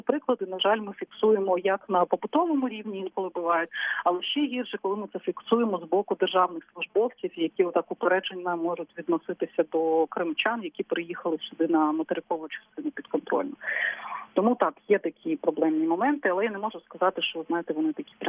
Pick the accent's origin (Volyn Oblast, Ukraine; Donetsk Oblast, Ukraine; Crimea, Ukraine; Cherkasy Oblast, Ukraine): Crimea, Ukraine; Ми самі кримчани, вся наша команда